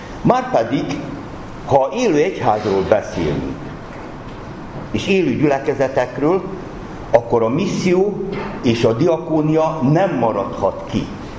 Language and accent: Hungarian; Subotica, Vojvodina, Serbia; Emlékszem a szabadkai gyülekezetünkre, amelyben felnőttem, amelyben konfirmáltam